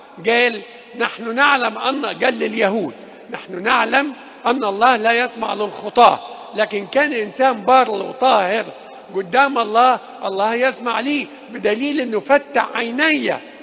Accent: Egypt; التي باركت كل بلادنا مصر من هذه البقعة المقدسة

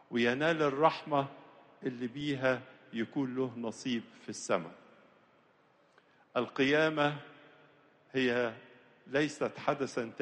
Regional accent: Egypt; احنا بنتمتع جميعنا كمصريين بوطننا مصر صاحب التاريخ والحضارة

